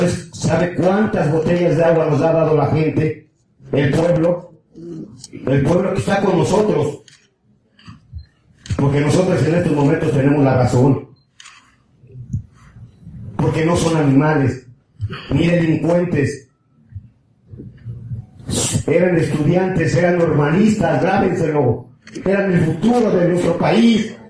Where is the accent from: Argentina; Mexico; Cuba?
Mexico; Tlaxcala